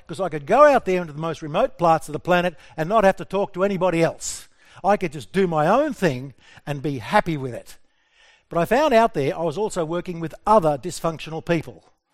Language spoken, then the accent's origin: English; Australia; I have koala grey. I'm an Aussie.